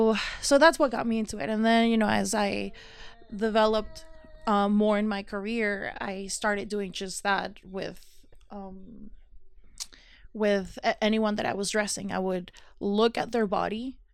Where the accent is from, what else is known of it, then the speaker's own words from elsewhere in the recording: Mexico; I grew up in Mexico